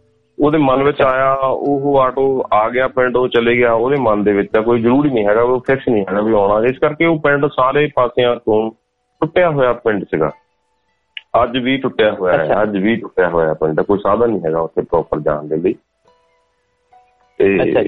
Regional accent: Rurki, Punjab, India; born there; ਜਿੱਦਾਂ ਕਾਗਜ਼ਾਂ ਦੇ ਵਿੱਚ ਆਪਾਂ ਕਰਦੇ ਹਾਂ 2 ਮਈ 1980 ਮੇਰਾ ਚੱਲਦਾ ਹੈਗਾ, ਤੇ ਜ਼ਿਲ੍ਹਾ ਜਲੰਧਰ ਦਾ ਬਹੁਤ ਹੀ ਖਾਸ ਪਿੰਡ ਹੈ ਰੁੜਕੀ, ਉੱਥੇ ਮੇਰਾ ਜਨਮ ਹੋਇਆ ਸੀਗਾ।

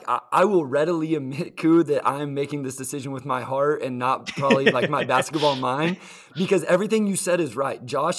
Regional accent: Kansas, United States; but I'm a KU fan. I grew up in Kansas.

